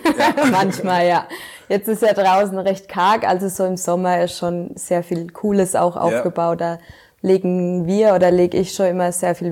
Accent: Wülfershausen, Bavaria, Germany; Aus Wülfershausen.

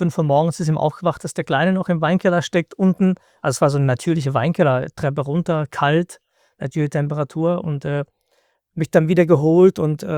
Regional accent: Freiburg, Baden-Württemberg, Germany; Ich bin in Freiburg aufgewachsen.

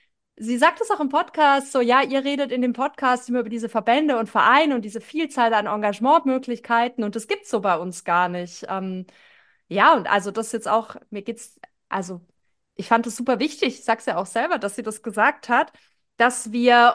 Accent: West Germany, Germany; weil ich komme auch aus dem Westen

